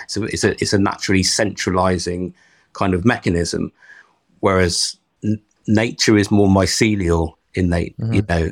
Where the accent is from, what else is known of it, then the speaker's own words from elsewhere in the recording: Hale, North West England, United Kingdom; so like when I was growing up in Hale, it was, are you going to move away and, you know, go to a city and do something interesting, or are you going to go to Australia?